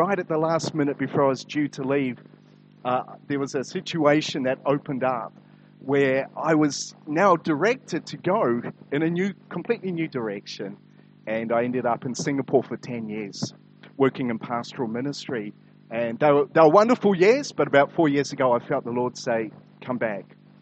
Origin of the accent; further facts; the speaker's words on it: Auckland, New Zealand; So I originate from Auckland. Don't hold that against me. I grew up on the North Shore.